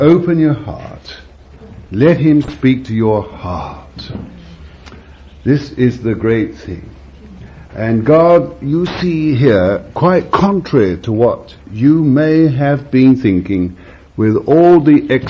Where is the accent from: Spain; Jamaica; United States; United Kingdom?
United Kingdom; England; I'm an Englishman, see, I live here